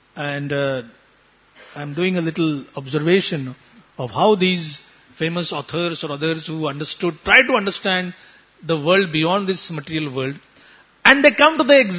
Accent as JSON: {"language": "English", "town": "Borivali", "region": "Maharashtra", "country": "India", "tie": "born there", "said": "I was born in Borivali, I went to St. Francis School, I attended Dhanukar College"}